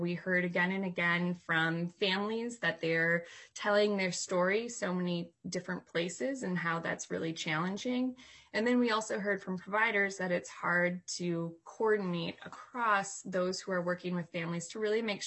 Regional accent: Dundas, Minnesota, United States; I'm from Dundas, Minnesota.

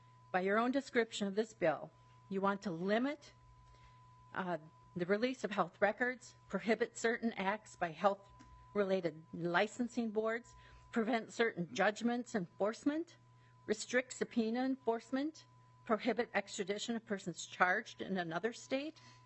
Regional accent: Rochester, Minnesota, United States; I'm from Rochester, Minnesota.

